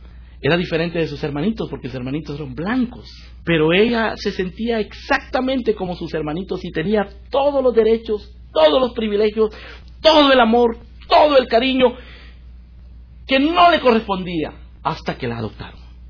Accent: Guatemala; ellos habían adoptado a una niña de Guatemala, de donde yo soy.

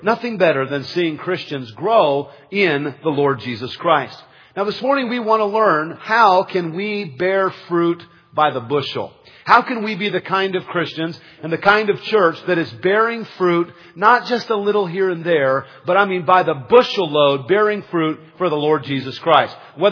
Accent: San Jose, California, United States; Well, when I was a boy growing up in San Jose, California, some of my best memories came around harvest time.

